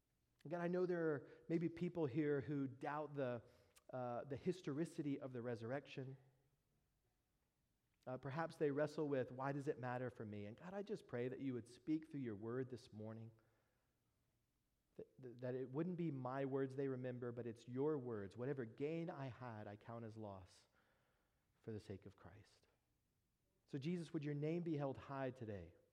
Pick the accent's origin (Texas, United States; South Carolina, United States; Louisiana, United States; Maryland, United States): Texas, United States; Dallas; Now, I grew up in the Dallas, Texas area, which means the Dallas kind of sports teams are my teams.